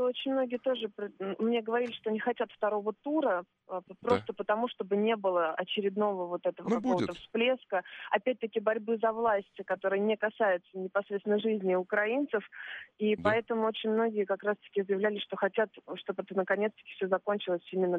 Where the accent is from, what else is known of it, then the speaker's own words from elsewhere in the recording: Moscow, Russia; Все прекрасно понимают, что я из Москвы.